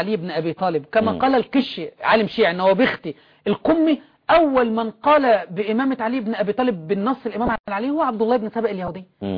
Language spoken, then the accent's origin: Arabic; Egypt; ان انا مصري